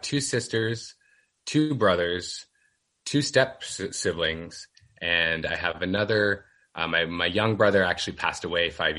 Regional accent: Canada; I had a fairly typical happy sort of young childhood. I come from a pretty large Italian family.

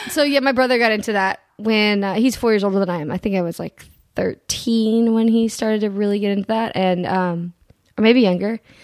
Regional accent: Carlsbad, California, United States; So yeah, I know I came up from Carlsbad. I lived down there and... I'd like to get up here. I'd like to live up here.

